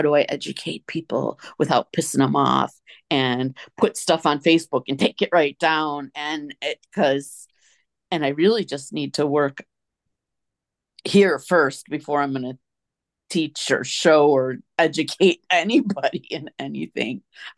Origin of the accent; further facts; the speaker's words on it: Illinois, United States; and even my home state of Illinois, it was close.